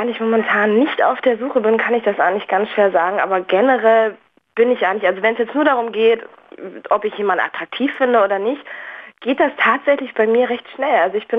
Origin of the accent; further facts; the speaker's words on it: Berlin, Germany; now in Dresden, Germany; Ich komme aus Berlin an, ich wohne jetzt hier eine ganze Weile schon in Dresden